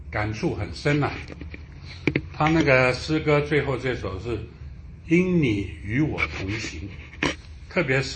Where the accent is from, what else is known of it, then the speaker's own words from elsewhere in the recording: Guangdong, China; born there; first language Mandarin; 我想我这个虽然是在广东出生了，但是我一直都是以国语为母语嘛